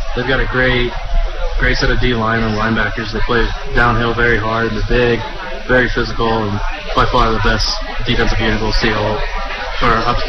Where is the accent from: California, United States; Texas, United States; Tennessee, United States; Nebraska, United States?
Nebraska, United States; Crete; both coming from Nebraska. He's from Lincoln. I'm from Crete, so we're roughly 25 minutes apart